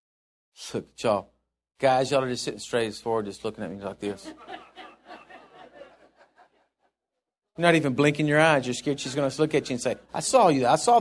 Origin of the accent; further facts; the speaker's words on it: Texas, United States; I'm from Texas. I'm a believer in Jesus Christ.